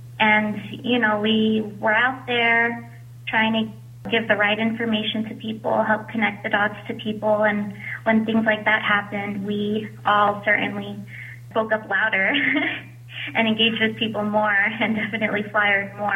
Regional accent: Philippines; I'm Filipino

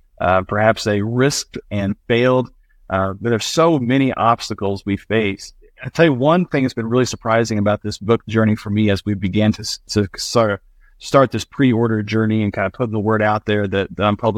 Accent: Midwest, United States; And growing up in the Midwest, and of course, I've had the privilege of living all over the country

